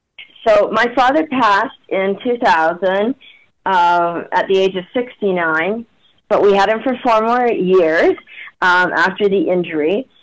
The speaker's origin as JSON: {"language": "English", "country": "Canada", "said": "He got to a rehabilitation hospital that was in Chicago, even though we're from Canada."}